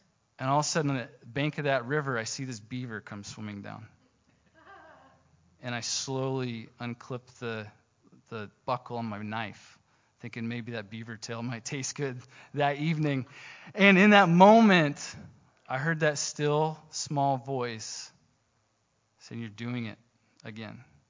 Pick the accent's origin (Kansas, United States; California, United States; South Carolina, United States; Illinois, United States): Kansas, United States; also born or lived in Idaho; now in Kodiak, United States; We grew up in Kansas. We were last in Idaho.